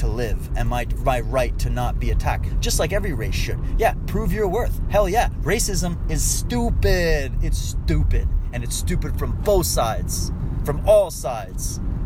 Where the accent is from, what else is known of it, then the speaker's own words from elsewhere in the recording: Toronto, Ontario, Canada; I come from a city called Toronto